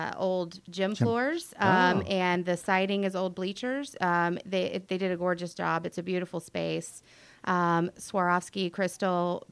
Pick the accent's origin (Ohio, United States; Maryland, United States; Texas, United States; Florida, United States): Florida, United States; Jacksonville; now in Atlanta, United States; I am originally from Jacksonville, Florida.